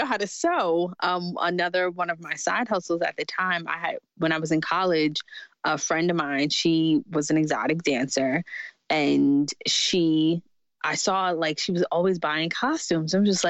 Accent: New York City, New York, United States; born or raised there

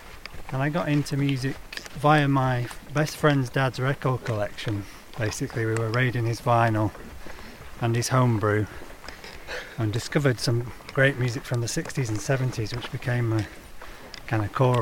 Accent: North West England, United Kingdom; now in Devon, United Kingdom

